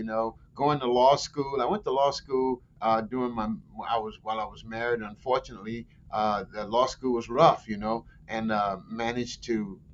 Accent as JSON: {"language": "English", "town": "Fort Necessity", "region": "Louisiana", "country": "United States", "tie": "born or raised there", "said": "Oh, I began the journey as an attorney because, John, I grew up in Fort Necessity, Louisiana."}